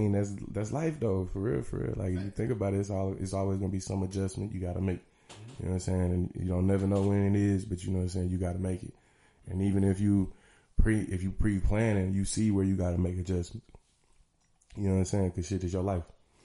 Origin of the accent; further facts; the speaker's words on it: St. Louis, Missouri, United States; But, like, being in the South, nah, I'm from St. Louis, born and raised.